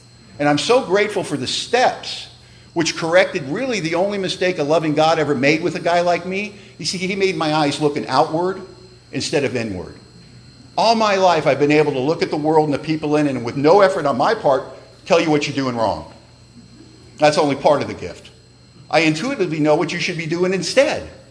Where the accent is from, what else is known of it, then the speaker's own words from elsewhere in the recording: Hollywood, California, United States; But, you know, we grew up in Hollywood, California, you know.